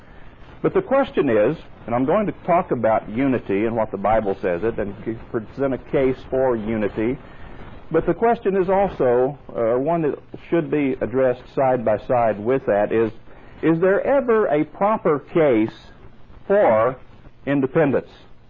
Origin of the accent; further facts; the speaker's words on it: Center, Alabama, United States; my hometown of Center, Alabama, a little place that hardly is visible on the map